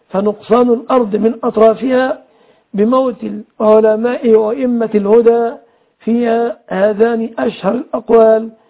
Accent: Egypt; في بلادنا مصر

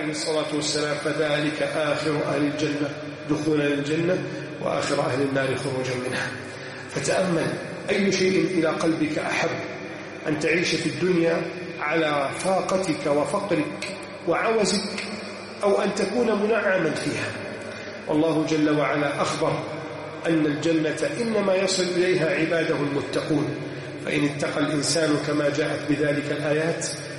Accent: Egypt

